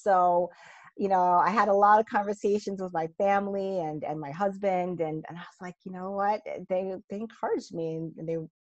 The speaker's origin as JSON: {"language": "English", "town": "New York City", "region": "New York", "country": "United States", "tie": "born or raised there", "said": "So, I'm in New York City. So I grew up in New York, always surrounded by buildings."}